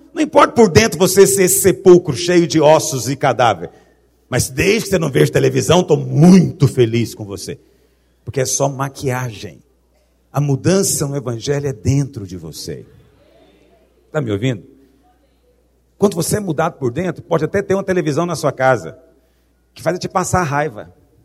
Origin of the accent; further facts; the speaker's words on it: Goiás, Brazil; Sempre que eu sou goiano.